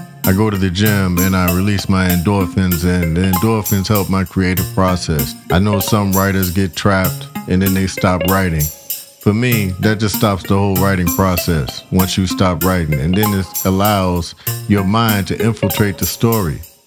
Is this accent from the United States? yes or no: yes; Southern United States, United States; now in New York, United States; coming from the South into a big city like New York, there was a different language I had to learn.